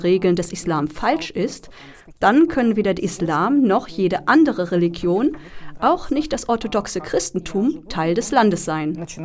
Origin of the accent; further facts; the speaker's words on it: Russia; German is a second language; schon von klein auf Russisch. Ich bin mit der russischen Kultur durchtränkt und sehe mich global gesehen als Russin.